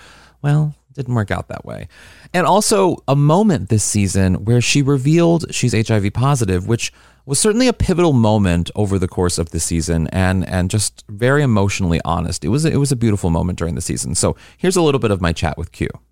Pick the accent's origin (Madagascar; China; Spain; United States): United States; Missouri; I'm from Missouri, so that's special to me.